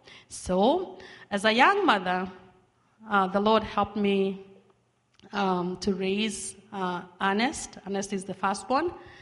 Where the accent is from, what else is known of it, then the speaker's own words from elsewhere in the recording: Rimuru, Nairobi, Kenya; I was born in Kenya, East Africa, the outskirts of Nairobi, which is the capital city of Kenya, in a little place called Rimuru.